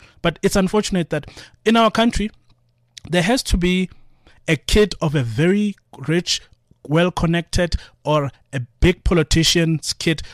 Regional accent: Atteridgeville, Gauteng, South Africa; Attridgeville.

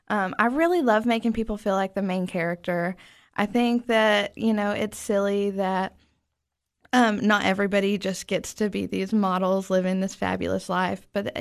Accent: Tennessee, United States; I grew up in East Tennessee. I moved here to go to Tech in 2013.

